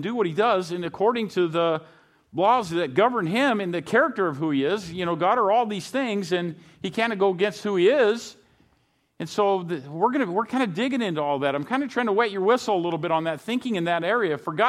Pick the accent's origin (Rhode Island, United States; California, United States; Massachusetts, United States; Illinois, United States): California, United States; Fresno; Shoot, I'm from Roosevelt High School in Fresno, so you know what? I'm with you guys in that.